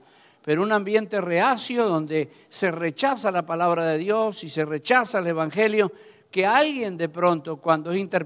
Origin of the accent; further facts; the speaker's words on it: Argentina; born there; Pero yo no me avergüenzo de decir soy argentino. No le voy a decir soy español. Yo nací en Argentina.